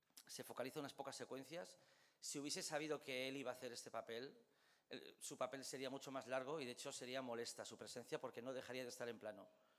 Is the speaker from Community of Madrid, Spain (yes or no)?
yes; Madrid, Community of Madrid, Spain; also born or lived in Cabezón de la Sal; yo soy de Madrid, pero vengo de Cabezón de la Sal. Y para mí Cabezón de la Sal es el lugar de donde vengo